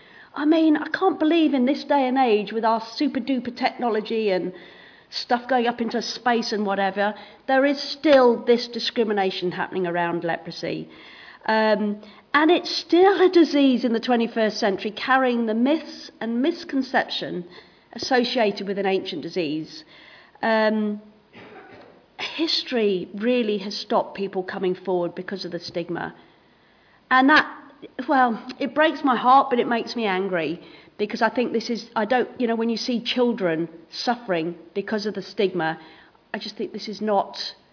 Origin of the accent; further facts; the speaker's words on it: United Kingdom; We are British anyway, so we like talking about the weather.